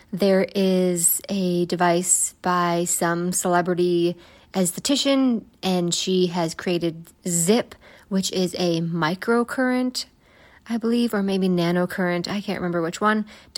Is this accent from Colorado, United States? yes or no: yes; Denver, Colorado, United States; I'm a patron from Denver, Colorado.